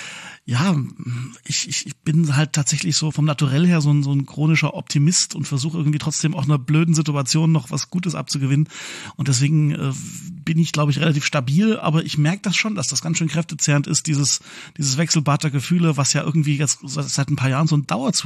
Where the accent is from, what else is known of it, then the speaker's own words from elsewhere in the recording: Saxony, Germany; Den kannst du aber auch schon erleben, wenn ich einfach als Sachse mal in Baden-Württemberg in den Gottesdienst gehe